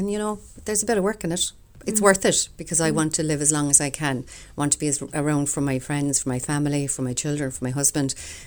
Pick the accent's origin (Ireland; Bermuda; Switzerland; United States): Ireland; Munster; So I came from West Cork originally, next to a lovely village called Timoleague. And I was the second of 6 children. So we had great fun growing up. We were living near the beach.